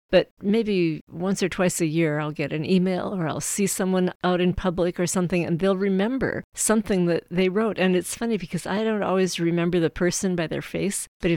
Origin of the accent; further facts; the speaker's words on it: Massachusetts, United States; also born or lived in South Dakota / Alaska; I was born in South Dakota and lived there most of my early childhood. Then Massachusetts was my teenage years. And after that, I lived a lot of different places.